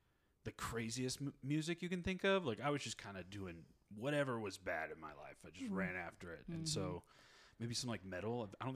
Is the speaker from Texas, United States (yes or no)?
yes; Bryan, Texas, United States; also born or lived in Nacogdoches / Michigan; So I was born and raised in Bryan College Station, Texas. I was born in Nacogdoches, raised in Bryan College Station.